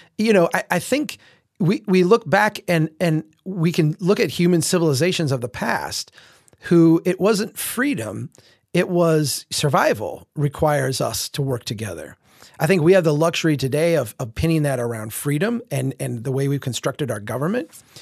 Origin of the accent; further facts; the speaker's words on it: Minnesota, United States; And I was pointing out, and by the way, I'm a Minnesotan. That means that I'm kind of not really a flamethrower.